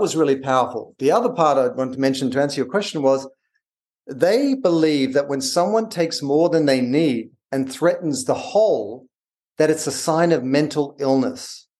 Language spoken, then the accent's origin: English; Australia; as an Australian